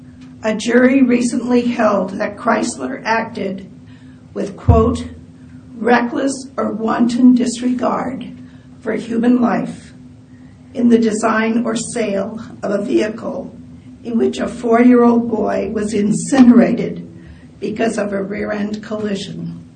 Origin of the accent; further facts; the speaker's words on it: San Jose, California, United States; from San Jose.